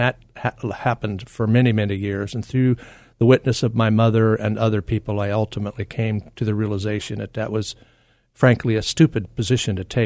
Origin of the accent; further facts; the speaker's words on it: Kentucky, United States; I grew up in Kentucky, which is paradise, you know.